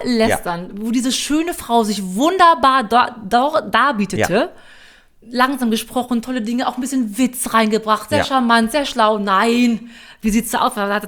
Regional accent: North Rhine-Westphalia, Germany; bei uns im Sauerland

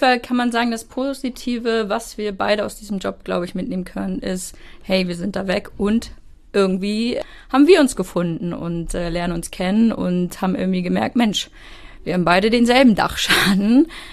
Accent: Hamburg, Germany; komme eher aus dem wunderschönen Hamburger Speckgürtel.

